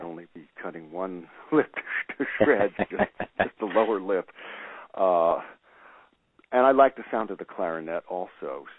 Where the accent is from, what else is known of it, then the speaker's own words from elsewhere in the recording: New York, United States; I would say also, growing up in New York, there were at least three jazz stations.